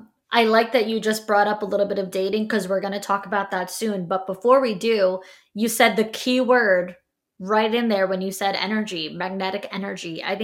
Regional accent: New York, United States; I'm from New York. Okay. Like I think that we're just really born like tapped into our masculine.

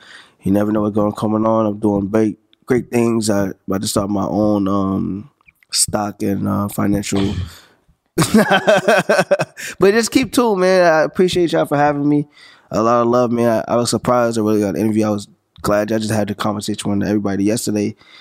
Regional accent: St. Albans, New York, United States; I'm from St. Albans, you know what I'm saying?

